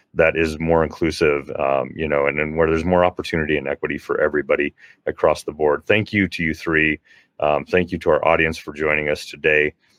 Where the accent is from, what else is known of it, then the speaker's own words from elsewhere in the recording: United States; I'm Irish American, so I'm going to bring, you know, maybe some corned beef